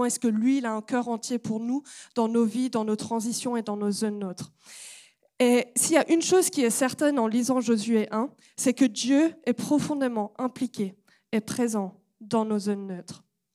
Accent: Switzerland; je suis suisse de base.

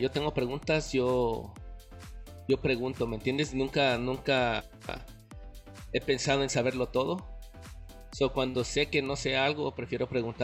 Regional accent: Guatemala; Como tú dijiste, yo nací en Guatemala, crecí allá.

